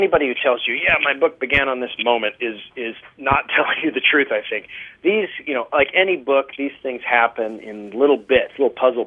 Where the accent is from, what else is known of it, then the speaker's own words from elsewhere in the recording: Anchorage, Alaska, United States; I grew up in Anchorage. We moved there when I was three. My dad was in the public health service